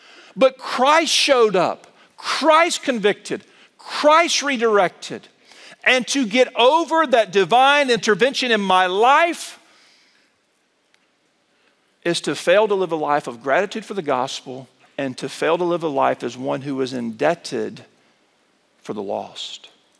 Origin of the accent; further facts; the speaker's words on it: Mobile, Alabama, United States; moved away as an adult; now in Kansas City, United States; I hail these days from Kansas City. I grew up in Mobile, Alabama, down the Gulf Coast. I've been in Kansas City now almost 6 years.